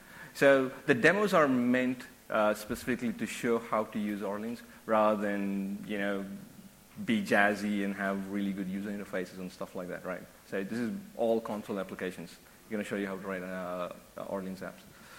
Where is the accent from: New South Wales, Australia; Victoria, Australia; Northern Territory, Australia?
Victoria, Australia; Melbourne; my co-presenter is John Azaria. We're both from Melbourne, Australia